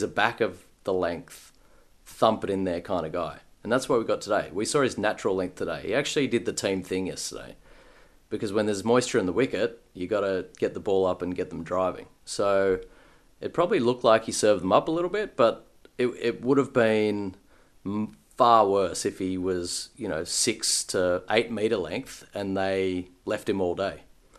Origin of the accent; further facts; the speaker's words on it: Australia; It's great to watch as an Australian fan, because we thought that they would be nuanced in their approach